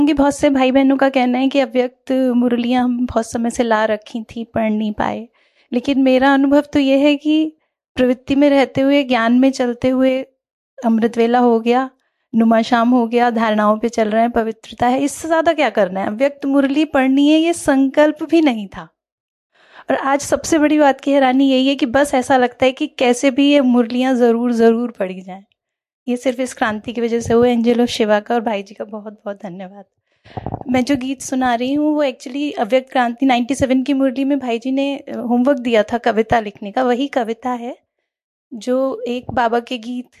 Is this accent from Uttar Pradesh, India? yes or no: yes; Moradabad, Uttar Pradesh, India; मैं मुरादाबाद से हूँ … 10 साल से ज्ञान में हूँ।